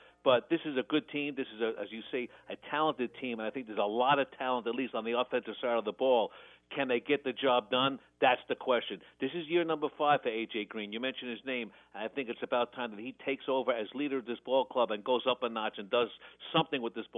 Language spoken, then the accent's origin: English; Cincinnati, Ohio, United States; I know I'm from Cincinnati.